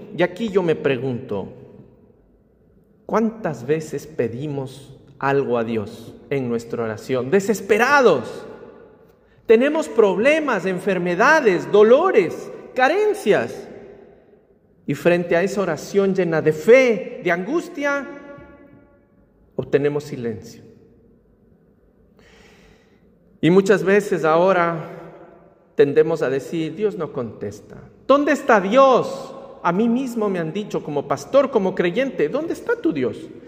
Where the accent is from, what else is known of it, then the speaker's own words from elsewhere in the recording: Ecuador; Les voy a contar para terminar una historia de mi tierra, del Ecuador. Yo soy del Ecuador, como pueden ver en mi estola.